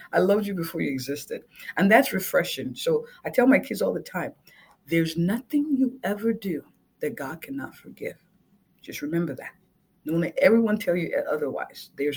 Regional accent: Nigeria; Even growing up, you know, in a strict, you know, culture, I'm Nigerian.

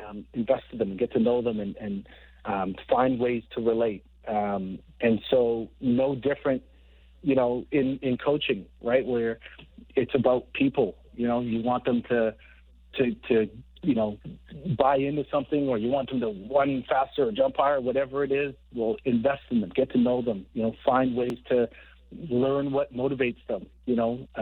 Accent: Toronto, Ontario, Canada; I grew up in Regent Park in downtown Toronto.

